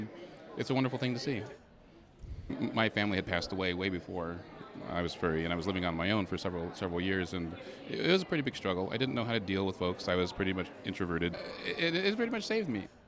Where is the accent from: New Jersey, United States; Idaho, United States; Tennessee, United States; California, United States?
California, United States; now in Chicago, United States; I'm actually from California. 1999, we started a convention out there that's still going.